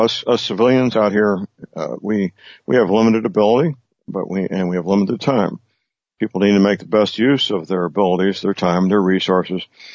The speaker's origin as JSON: {"language": "English", "town": "St. Louis", "region": "Missouri", "country": "United States", "tie": "born or raised there", "said": "there was an incident in my hometown in St. Louis where a fuel truck was shot at with a Kalashnikov 30 times"}